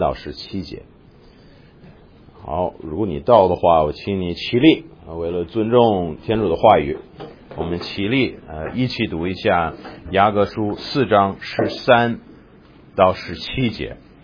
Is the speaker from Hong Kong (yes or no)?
no; Tennessee, United States; 上完这个我要回我老家，在田纳西那边要开始学这个工程师的这个专业